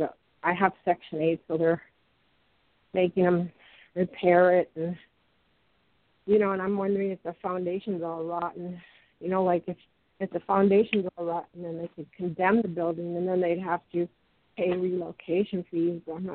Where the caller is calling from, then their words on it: Washington, United States; Washington State.